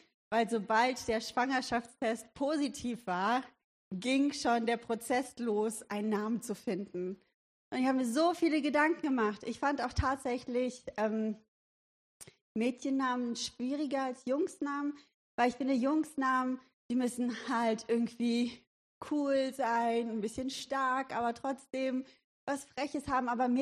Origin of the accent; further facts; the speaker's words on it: Wuppertal, North Rhine-Westphalia, Germany; Ich komme eigentlich aus Wuppertal, die beste Stadt der Welt.